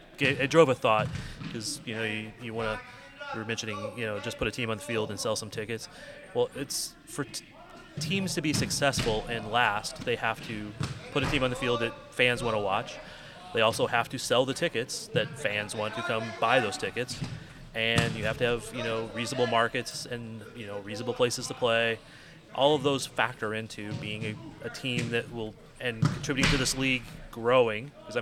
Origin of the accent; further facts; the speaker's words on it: St. Louis, Missouri, United States; because I'm actually originally from St. Louis.